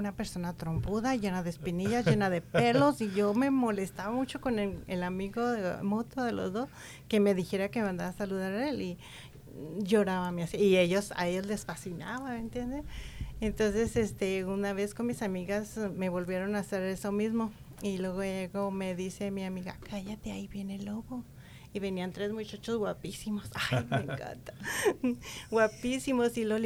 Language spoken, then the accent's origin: Spanish; Luis Moya, Zacatecas, Mexico; moved away as an adult; now in Denver, United States; También soy de Luis Moya, Zacatecas, México.